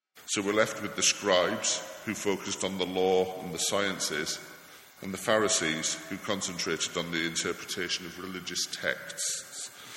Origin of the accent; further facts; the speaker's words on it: Middlesbrough, North East England, United Kingdom; When I grew up in Middlesbrough, we had a name for those who grew up in the moorland villages surrounding us